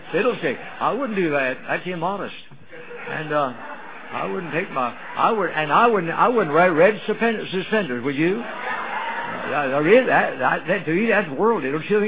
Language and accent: English; Louisville, Kentucky, United States; Now, that actually happened in Louisville, Kentucky, my hometown, at the old Virginia Avenue Baptist Church, where I worked for 2 years as assistant pastor.